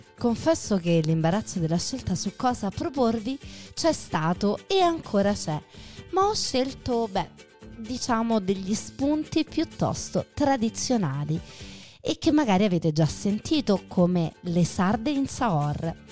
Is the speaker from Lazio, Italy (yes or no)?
yes; Rome, Lazio, Italy; son romana.